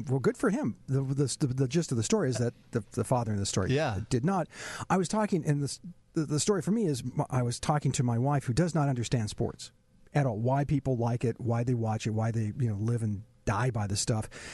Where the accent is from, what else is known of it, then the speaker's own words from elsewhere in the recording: San Diego, California, United States; I grew up in San Diego, and I saw the Padres play their very first major league game in 1969.